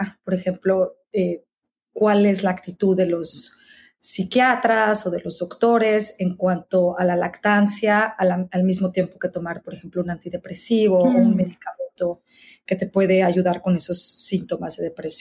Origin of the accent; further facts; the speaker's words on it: Mexico; como tú sabes, yo soy mexicana